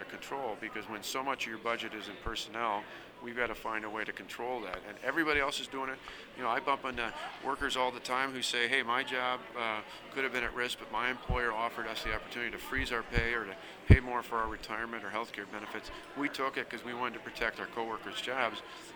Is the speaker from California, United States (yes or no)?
no; Delavan, Wisconsin, United States; I grew up in Delavan in Walworth County, a small town, about 7,000-8,000 people in the south central part of the state.